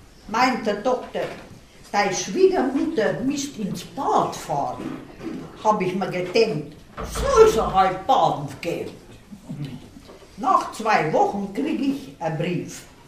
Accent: Deta, Timiș County, Romania; moved away as an adult; 33 Jahre bin ich fort von Detta, aber die schönsten 30 Jahre habe ich da erlebt.

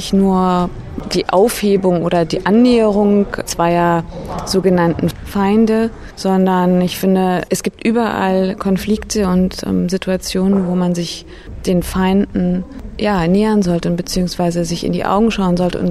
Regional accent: Iran; was mir als Iranerin vorgesetzt wird

